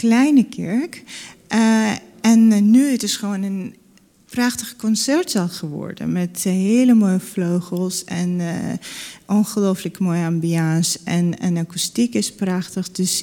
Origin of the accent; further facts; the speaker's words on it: Georgia; Want ik kom zelf uit Georgië.